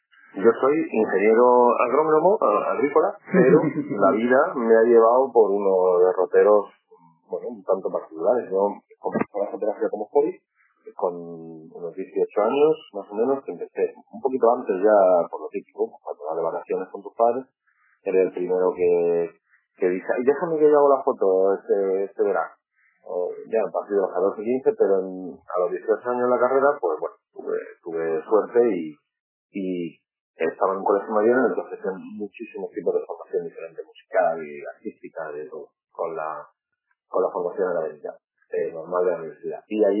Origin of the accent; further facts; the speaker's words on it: Almería, Andalusia, Spain; also born or lived in Alicante; la ciudad de Almería, que es básicamente donde yo me he criado, aunque no nací allí, yo nací en Alicante y estuve viviendo hasta los 7 años más o menos allí. Pero mi familia, la mitad es de Granada y la otra mitad de Burgos.